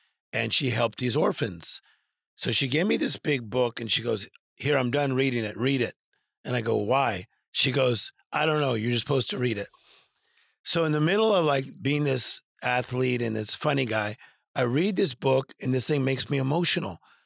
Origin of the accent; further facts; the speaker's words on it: Compton, California, United States; I'm from Compton, California. And you need religion in Compton, California.